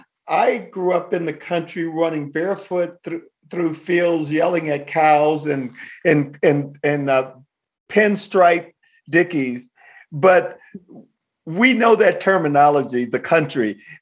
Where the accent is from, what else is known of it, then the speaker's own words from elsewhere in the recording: Texas, United States; also born or lived in Louisiana; And I grew up in Texas, which I thought was the South until I lived in Louisiana later, and saw that Texas was more the Southwest.